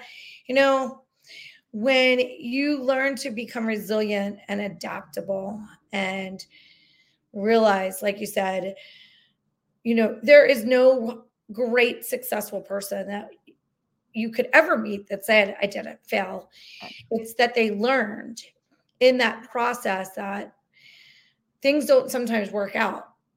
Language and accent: English; Philadelphia, Pennsylvania, United States; not because we're from Philly, but that whole Rocky vibe